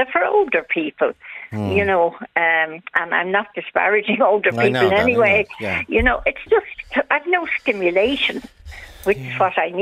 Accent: Dublin, Leinster, Ireland; now in Celbridge, Ireland; I'm from Clonskee South County, Dublin. I lived there with my parents for a long time. And in 1981, I bought a house in Selbridge

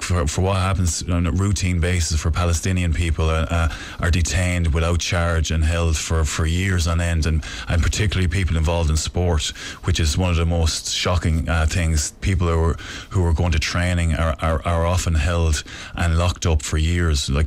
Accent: Nenagh, Tipperary, Ireland; We're going to base them in Tipperary in Nenagh, my hometown.

